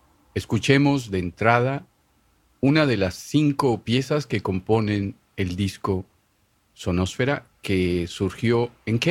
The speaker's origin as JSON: {"language": "Spanish", "country": "Mexico", "said": "Yo me preguntaba si es La Llorona, que yo conozco como mexicano"}